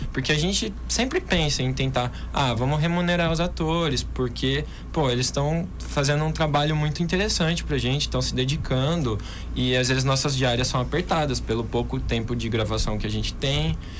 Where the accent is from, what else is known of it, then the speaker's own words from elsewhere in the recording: São Paulo, Brazil; ele se passa no interior, que é de onde a gente é, do interior do estado de São Paulo